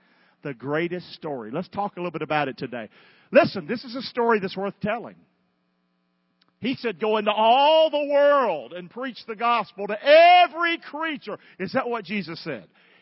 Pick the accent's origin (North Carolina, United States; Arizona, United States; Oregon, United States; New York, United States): North Carolina, United States; Rockingham; I'm from Rockingham. Don't ever forget that.